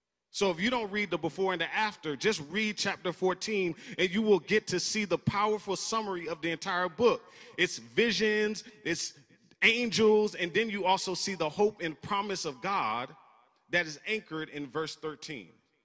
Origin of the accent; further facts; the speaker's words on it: Florida, United States; born there; I was born in Florida, but this is my first as a homeowner.